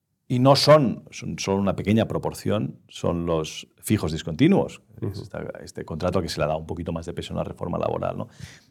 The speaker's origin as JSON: {"language": "Spanish", "region": "Catalonia", "country": "Spain", "tie": "born there", "said": "es la comunidad donde yo nací"}